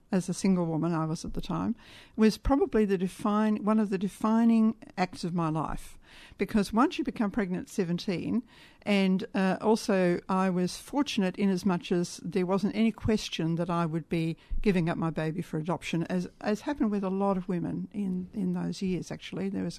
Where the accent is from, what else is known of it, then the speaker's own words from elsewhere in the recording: Mildura, Victoria, Australia; now in Melbourne, Australia; I was brought up in Mildura, small country town, very conservative, you know.